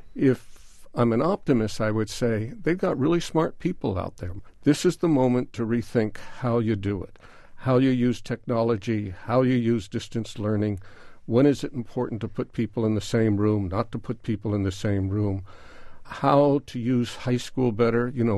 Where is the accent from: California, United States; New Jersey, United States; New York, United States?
California, United States; Well, you don't know this. I'm actually a Californian.